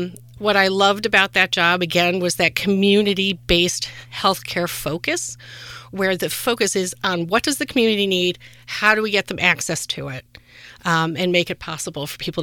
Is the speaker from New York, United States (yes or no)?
yes; Rochester, New York, United States; And I'm originally from Rochester. I was born in Rochester. My family, extended family, aunts, uncles, cousins, were always here.